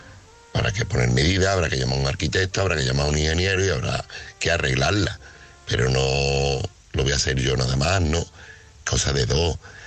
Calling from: Seville, Andalusia, Spain; corresponsal de Sevilla.

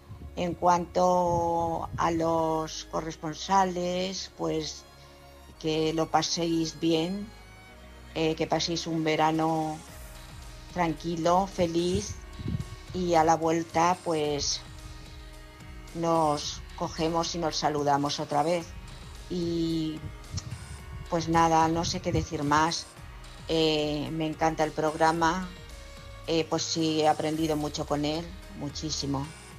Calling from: Madrid, Community of Madrid, Spain; de Madrid.

